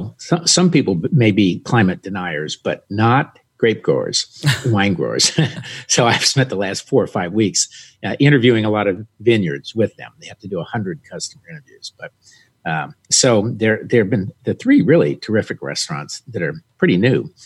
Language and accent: English; Southern United States, United States; You know, they all look the same, even though I'm a Southerner.